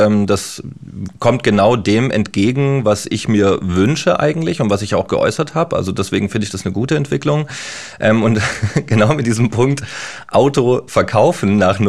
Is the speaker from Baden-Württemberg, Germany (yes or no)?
yes; Baden-Württemberg, Germany; now in Berlin, Germany; ich bin auch auf dem Land außerhalb von Stuttgart groß geworden, auch wenn ich jetzt in Berlin lebe